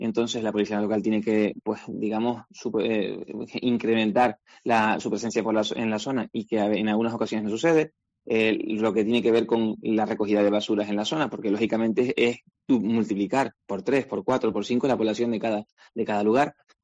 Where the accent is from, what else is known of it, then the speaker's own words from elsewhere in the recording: Canary Islands, Spain; nos entendemos a nosotros mismos como canarios